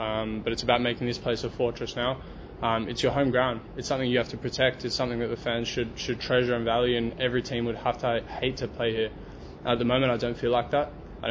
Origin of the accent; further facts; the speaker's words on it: Sydney, New South Wales, Australia; now in Toronto, Canada; I'm from Sydney, Australia, and that's. That's something I consider quite lucky, in my opinion.